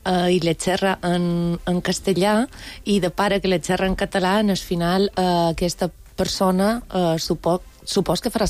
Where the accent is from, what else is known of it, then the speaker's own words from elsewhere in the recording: Navarre, Spain; Catalan is a second language; Bé, jo som forastera. Som de Navarra i en el principi sentia, escoltava xerrar en català i després ja em vaig anar mullant i tot això, no?